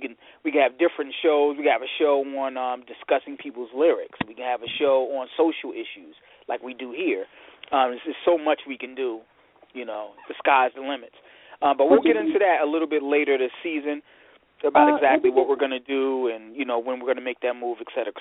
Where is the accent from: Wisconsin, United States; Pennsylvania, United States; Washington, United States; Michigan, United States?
Michigan, United States; General Manager of Cyber Media Group